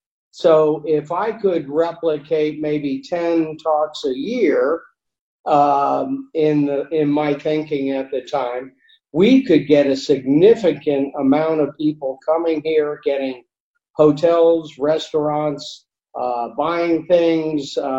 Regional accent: Orlando, Florida, United States; now in Tampa, United States; Oh yeah, I grew up in Orlando.

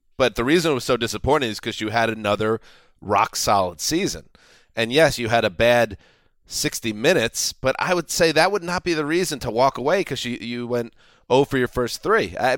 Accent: United States; Again, as an American

